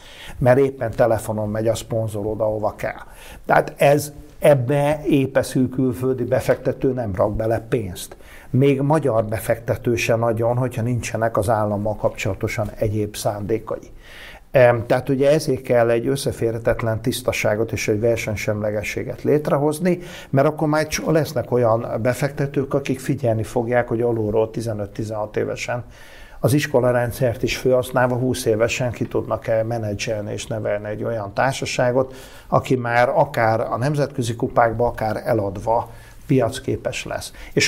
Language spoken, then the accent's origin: Hungarian; Szeged, Csongrád-Csanád, Hungary; én is gyerekkoromban iskolabajnokságokon játszottunk Szegeden, és véres meccsek voltak